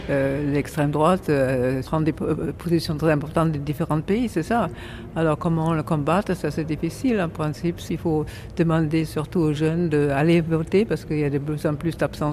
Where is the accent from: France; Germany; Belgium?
Germany; qu'en tant qu'Allemande, je ne comprends pas que l'Allemagne peut se choisir